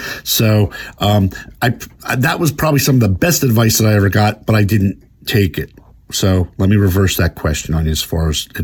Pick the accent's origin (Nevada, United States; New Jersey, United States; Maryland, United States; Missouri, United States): New Jersey, United States; Wildwood; I'm from Wildwood, New Jersey. My family owned the Wildwood Diner and was right across from the Casbah Comedy Club.